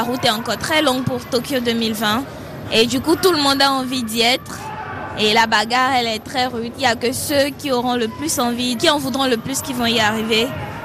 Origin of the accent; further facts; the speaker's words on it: Benin; moved away; J'ai quitté le Bénin, d'accord, mais je suis venue ici pour leur montrer qu'on a des athlètes en Afrique qui peuvent faire des merveilles. On veut voir des Africains aussi sur le podium. Et mon plus grand rêve, c'est être la première Béninoise